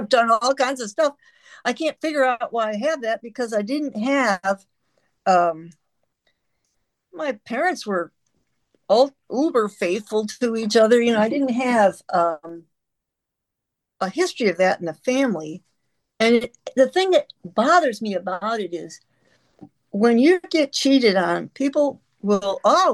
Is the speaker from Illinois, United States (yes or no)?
yes; Chicago, Illinois, United States; also born or lived in San Francisco / Sacramento; But I was born and raised in Chicago area.